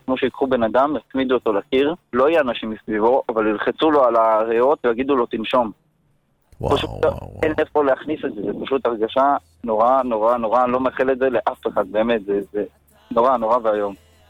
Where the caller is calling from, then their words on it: Modiin Illit, Judea and Samaria, Israel; אני ממודיעין עילית